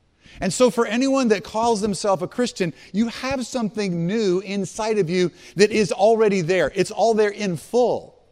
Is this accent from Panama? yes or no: no; United States; And even though I'm an American and I speak English, I was really out of my element and out of my core identity.